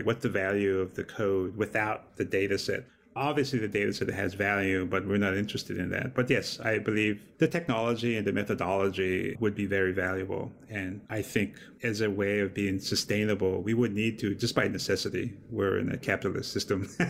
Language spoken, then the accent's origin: English; Montana, United States; I'm an outsider, even though I myself am Indigenous, I'm Native American from Montana.